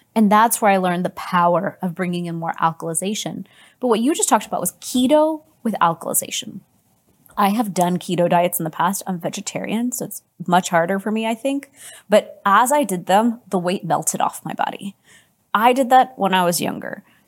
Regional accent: Houston, Texas, United States; I'm from Houston, Texas.

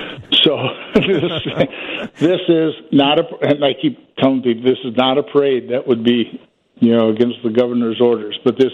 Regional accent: Iowa, United States; I'm from Iowa originally, but I enlisted in 1966 and was in Vietnam 69-70

